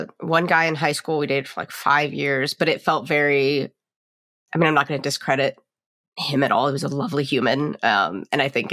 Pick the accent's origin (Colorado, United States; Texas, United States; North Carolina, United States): North Carolina, United States; Charlotte; Oh, so I am from Charlotte, North Carolina. So really not far from here.